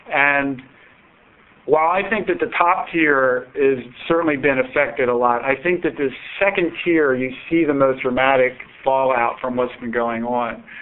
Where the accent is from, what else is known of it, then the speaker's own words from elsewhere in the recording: Baltimore, Maryland, United States; My hometown paper, the Baltimore Sun, used to be a very formidable paper